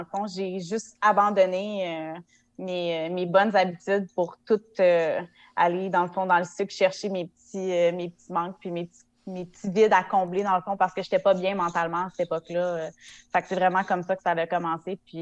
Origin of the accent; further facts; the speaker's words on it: L'Île-Perrot, Quebec, Canada; J'ai 28 ans, je viens du West Island, plus précisément à l'île Perrot.